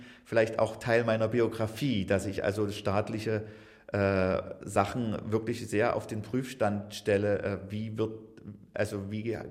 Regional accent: Germany; Ich bin ja in der DDR aufgewachsen und da war es für mich durch meine zur Kirche gehören

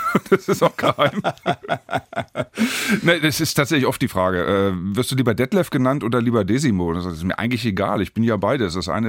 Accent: Hannover, Lower Saxony, Germany; Ich habe lange in München gearbeitet, in Düsseldorf gearbeitet, also immer, wenn es dann um Radio, Fernsehen ging. Und bin aber dann eben doch Hannover immer sehr treu geblieben, weil das einfach meine Heimat ist.

